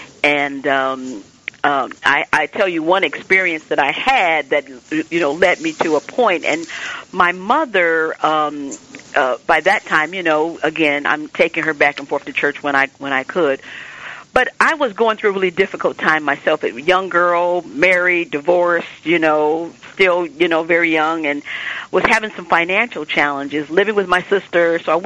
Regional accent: Detroit, Michigan, United States; No. I grew up in Detroit, Michigan.

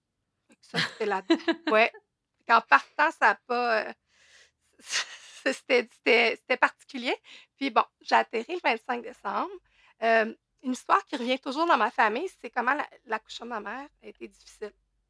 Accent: Saint-Bruno, Quebec, Canada; Autrement, bon, j'ai grandi à Saint-Bruno, une petite ville de banlieue. Quelque chose de très tranquille, là.

